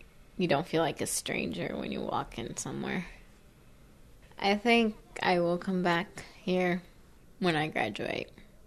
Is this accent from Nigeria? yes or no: no; El Salvador; now in Mexico, United States; I'm from El Salvador. It's very dangerous in El Salvador, so we just moved. My grandpa got offered a job here in Mexico, Missouri, and that's how we ended up here. I grew up in the church